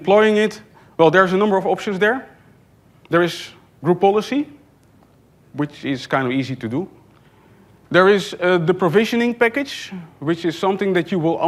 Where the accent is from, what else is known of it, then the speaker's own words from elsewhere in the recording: Netherlands; English is a second language; I am from the Netherlands.